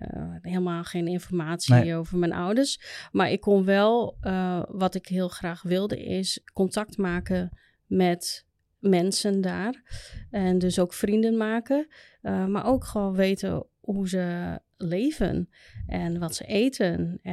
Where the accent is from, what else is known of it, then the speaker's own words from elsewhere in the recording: Indonesia; Ik kom uit Indonesië.